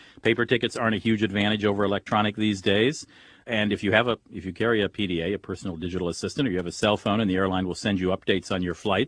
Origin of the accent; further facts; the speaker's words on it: Washington, District of Columbia, United States; expected to come back to my hometown of Washington, D.C. on Monday.